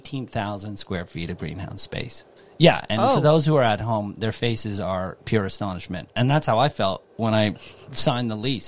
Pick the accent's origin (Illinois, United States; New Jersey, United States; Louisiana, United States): New Jersey, United States; Well, I come from the north. I grew up in New Jersey. Spent a little time in Ohio for college.